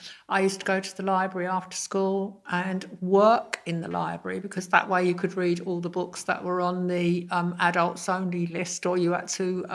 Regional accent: Fulham, London, United Kingdom; I grew up in Fulham. My parents had half a house. We didn't have very much money.

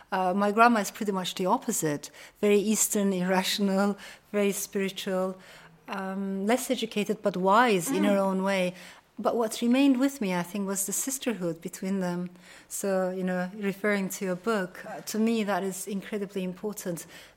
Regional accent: Ankara, Turkey; also born or lived in Strasbourg, France; I was born in France, in Strasbourg, and shortly afterwards, my parents got separated, and my father stayed in France. My mother brought me to Ankara, the capital of Turkey.

